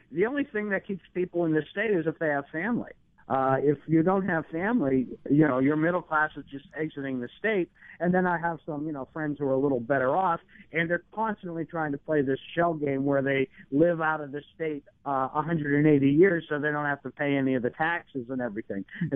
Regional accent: Pennsylvania, United States; You know, I'm not from Pennsylvania. I grew up in rural, or I'm not from Connecticut. I grew up in rural Pennsylvania.

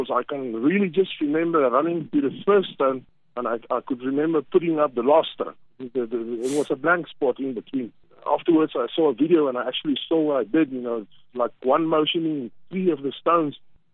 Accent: South Africa; Being a South African as well, I am.

